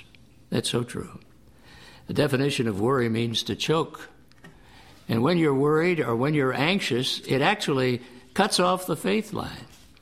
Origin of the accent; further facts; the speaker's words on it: Santa Barbara, California, United States; I think of 2 sisters I grew up with in Santa Barbara.